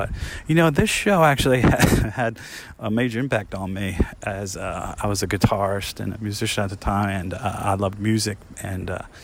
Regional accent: New Jersey, United States; I actually know him. I grew up in North Jersey

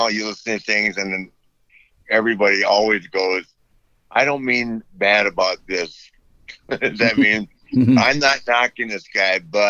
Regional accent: Minneapolis, Minnesota, United States; So I'm a kid growing up in Minneapolis.

